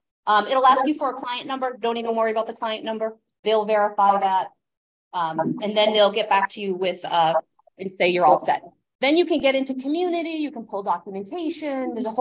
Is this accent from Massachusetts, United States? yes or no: yes; Massachusetts, United States; But born and raised in Massachusetts, I've always been a Massachusetts girl.